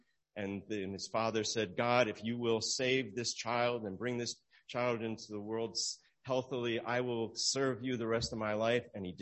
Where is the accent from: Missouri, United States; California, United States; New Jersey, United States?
New Jersey, United States; When I was growing up in New Jersey, I went to school with kids who attended church